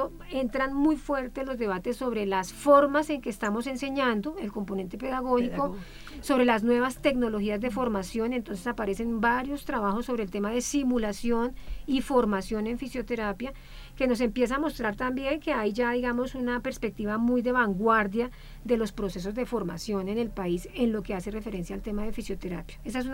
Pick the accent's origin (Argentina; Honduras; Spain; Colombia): Colombia; nosotros como colectivo colombiano venimos participando muy activamente.